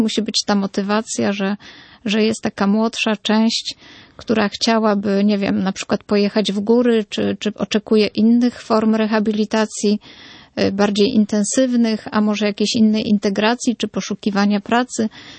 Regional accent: Poznań, Greater Poland Voivodeship, Poland; A my akurat jesteśmy, ja z Poznania, Okręg Wielkopolski.

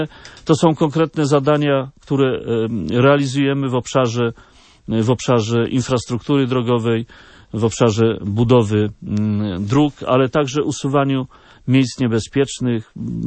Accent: Lesser Poland, Poland; Ja jestem z Małopolski i to nie jest jakaś tajemnica. Jestem posłem ziemi krakowskiej.

